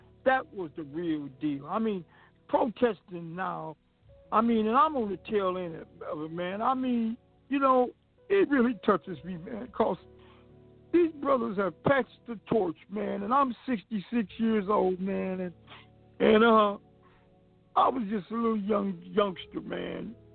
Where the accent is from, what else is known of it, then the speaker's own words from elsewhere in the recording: Northern United States, United States; because the North, and I'm from the North, I was bred and born in the North, but they tell so many lies about the South